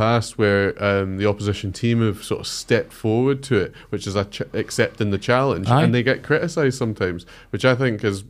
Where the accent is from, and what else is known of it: Scotland, United Kingdom; born or raised there; also born or lived in Bath